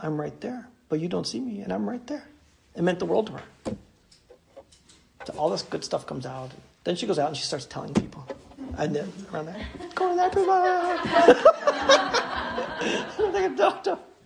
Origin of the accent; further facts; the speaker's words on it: Cleveland, Ohio, United States; And I think that's an ugly color, but I'm from Cleveland, Ohio.